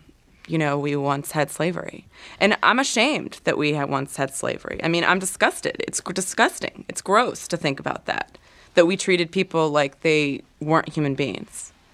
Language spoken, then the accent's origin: English; Charlottesville, Virginia, United States; It's interesting because I'm actually from Charlottesville, Virginia, so I'm about 2.5 hours south.